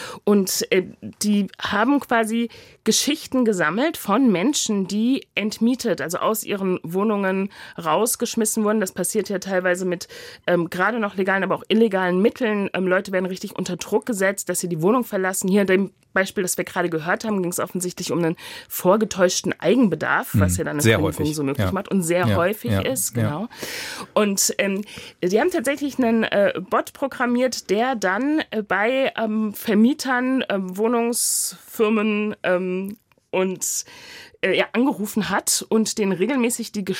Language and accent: German; Frankfurt, Hesse, Germany; now in Berlin, Germany; also ich komme aus dem Frankfurter Raum und für mich war total klar, dass ich nie in Frankfurt wohnen kann. Aber ich bin Künstlerin, ich bin auf die Großstadt angewiesen und ich bin nach Berlin gegangen.